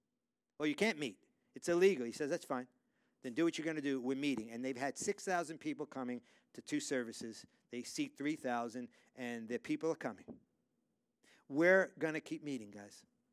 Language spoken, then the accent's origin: English; New York City, New York, United States; By the way, the reason I'm afraid, I grew up in New York City, and it's a different animal than it is here.